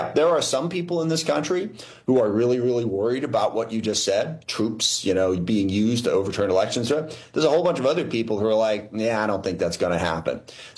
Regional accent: Seattle, Washington, United States; I'm from the Seattle King County area.

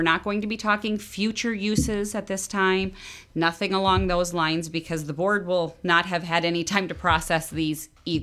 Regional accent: Hayfield, Minnesota, United States; also born or lived in Albert Lea, Minnesota / Paris / Bahrain / India; So I'm originally from Albert Lea, Minnesota. I grew up in Hayfield, Minnesota, if you can believe it, a town of 2,000 people. So I'm used to small town USA.

